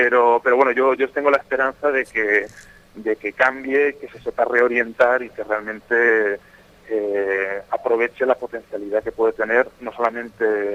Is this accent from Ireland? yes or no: no; Alicante, Valencian Community, Spain; now in Madrid, Spain; yo desde Madrid, siendo alicantino, tengo información de cómo se mueven las cosas